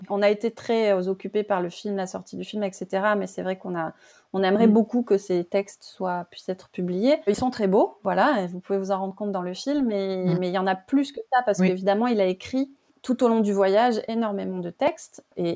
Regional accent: France; Je suis rentrée chez moi en France

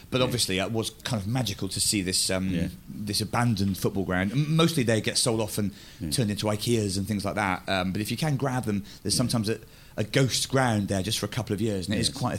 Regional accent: Bristol, South West England, United Kingdom; I grew up in Bristol, not far away

